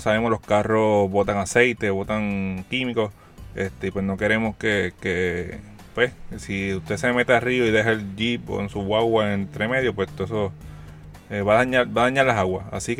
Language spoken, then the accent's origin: Spanish; Ciales, Puerto Rico; soy de Ciales. Mis papás tienen una casa de campo en el área de Toro Negro.